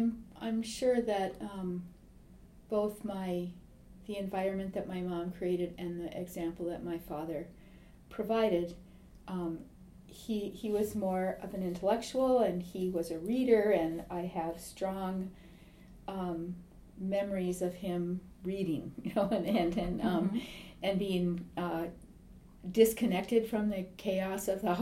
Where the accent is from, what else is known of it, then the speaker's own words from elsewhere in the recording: Midwest, United States; I suspect that some of that is informed by growing up in the Midwest and being close to rural areas and around people that work with their hands.